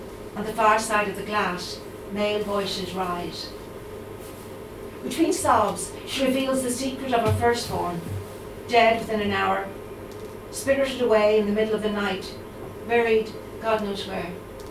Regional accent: Dublin, Leinster, Ireland; I'm from Dublin, I grew up in Dublin, but I was a Colchie.

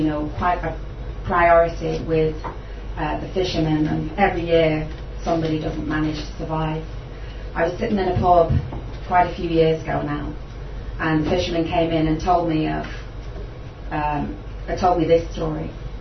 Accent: Manchester, North West England, United Kingdom; now in West Cork, Ireland; there's things from my hometown of Manchester, and also a lot of where I now call home in West Cork.

